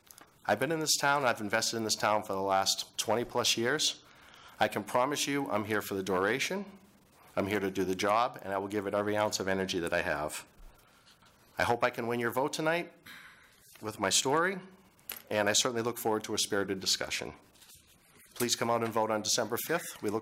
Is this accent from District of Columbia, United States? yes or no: no; Massachusetts, United States; You know, I consider myself a product of Massachusetts. I was born up on the North Shore.